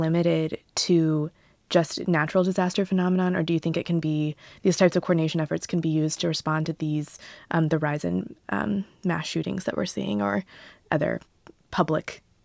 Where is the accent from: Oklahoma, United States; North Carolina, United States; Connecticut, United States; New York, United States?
Oklahoma, United States; Yeah, I'm from Oklahoma, just up I-35, and so we have these things called tornadoes